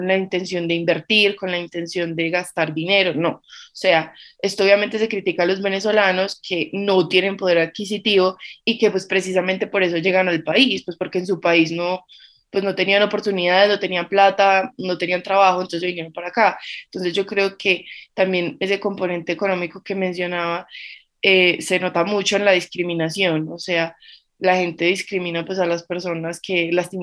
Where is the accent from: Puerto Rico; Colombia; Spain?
Colombia; pues yo soy colombiana, vivo acá